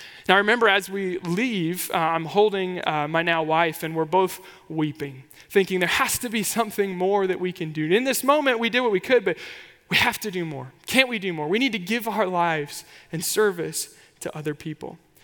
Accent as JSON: {"language": "English", "region": "Kansas", "country": "United States", "said": "And I was familiar with it because I'm from Kansas, obviously."}